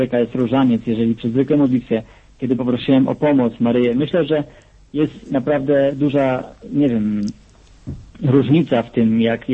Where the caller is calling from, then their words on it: Canada; Ja jestem z Kanady. Jestem rok w Kanadzie.